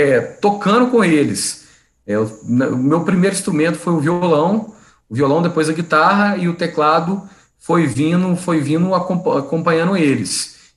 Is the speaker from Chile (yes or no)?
no; Alfenas, Minas Gerais, Brazil; now in Divinópolis, Brazil; o pôr do sol mais bonito do Brasil é da minha terra natal, que é de Alfenas. E o segundo mais bonito é onde eu vivo, que é Divinópolis.